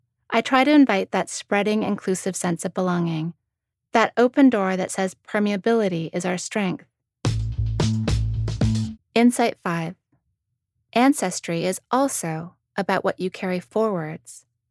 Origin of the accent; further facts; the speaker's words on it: London, United Kingdom; also born or lived in Toronto, Canada; But I grew up in London and Toronto, so it was a little unusual to walk around waiting to be carried away to sea.